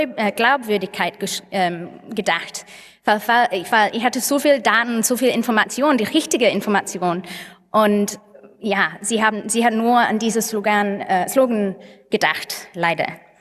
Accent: England, United Kingdom; German is a second language; Vielleicht hört ihr schon, ich komme aus England

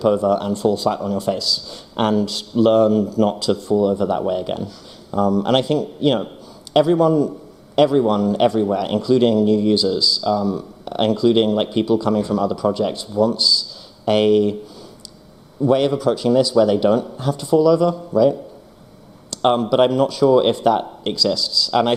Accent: United Kingdom; I'm British

